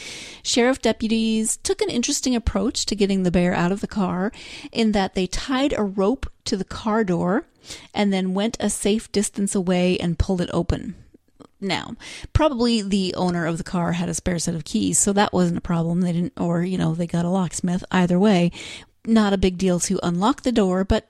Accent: Montana, United States; You're probably tired of me hearing it, that I grew up in Montana.

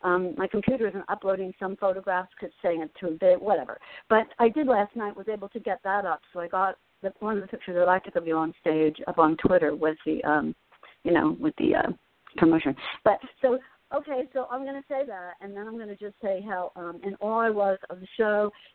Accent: Asbury Park, New Jersey, United States; Hello, Asbury Park, because I'm from Asbury Park as well.

